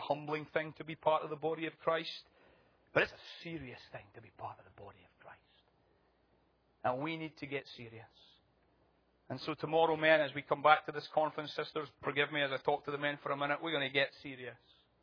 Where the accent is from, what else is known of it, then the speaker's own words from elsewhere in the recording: Scotland, United Kingdom; accent: Scottish; Lovingly, of course. Nicely, with my Scottish accent.